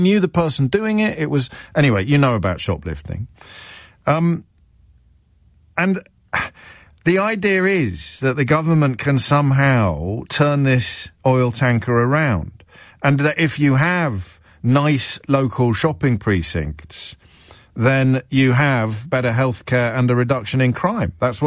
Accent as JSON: {"language": "English", "town": "Kidderminster", "region": "West Midlands", "country": "United Kingdom", "tie": "born or raised there", "said": "few high streets have declined more than my hometown of Kidderminster"}